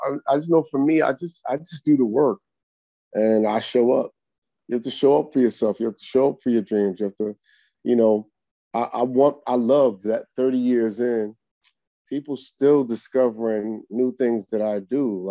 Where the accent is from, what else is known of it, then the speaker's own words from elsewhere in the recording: New York, United States; I'm a New Yorker.